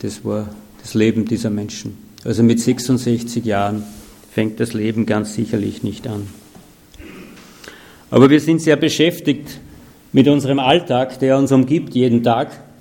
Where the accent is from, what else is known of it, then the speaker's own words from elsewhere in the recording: Andorf, Upper Austria, Austria; Manchmal gehe ich am Friedhof spazieren in meinem Heimatort in Andorf